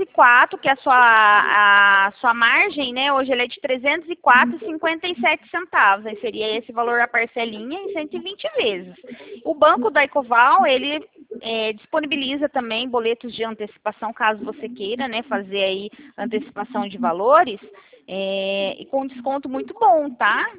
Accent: Americana, São Paulo, Brazil; Ó, eu sou aqui de Americana, São Paulo.

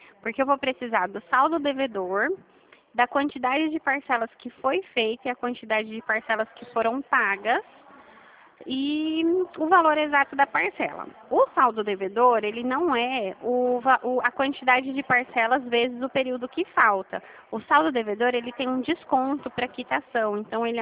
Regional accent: Dracena, São Paulo, Brazil; eu sou do estado de São Paulo e a minha cidade é Dracena.

